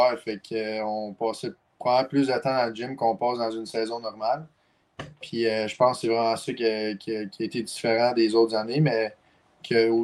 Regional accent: Gatineau, Quebec, Canada; Je viens de Gatineau. Je joue à mon 20 ans cette année

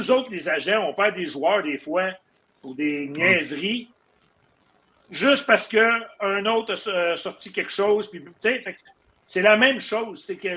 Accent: Quebec, Canada; par chez nous au Québec, ça délimite les ligues.

